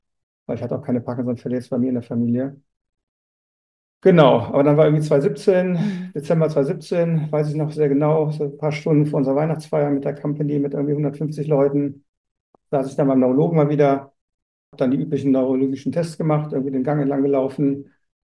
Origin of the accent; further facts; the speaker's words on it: Rhineland, Germany; in der Regel noch als Rheinländer auch relativ viel Humor mitbringe